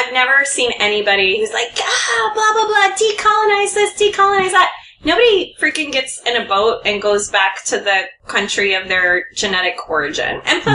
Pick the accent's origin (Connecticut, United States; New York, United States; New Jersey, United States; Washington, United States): Connecticut, United States; I'm from Connecticut. I know who I can and can't talk about.